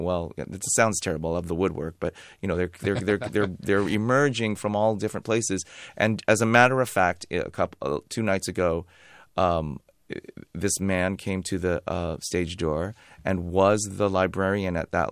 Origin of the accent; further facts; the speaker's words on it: San Francisco, California, United States; But no, I'm from San Francisco, and I was born and raised here, and very happily so, and very proud to be here to do this play and kind of reconnect with all of my San Francisco roots.